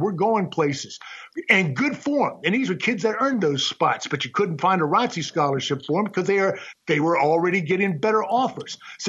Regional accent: Annapolis, Maryland, United States; Well, man, I was raised mostly in Annapolis, Maryland.

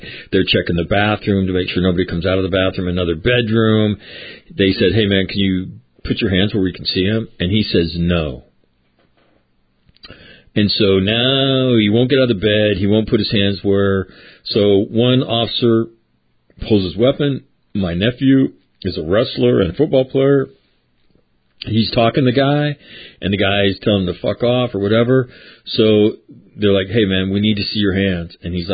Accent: Sacramento, California, United States; there's a little bit of craziness going on in my hometown where you used to recruit, and that is, Sacramento.

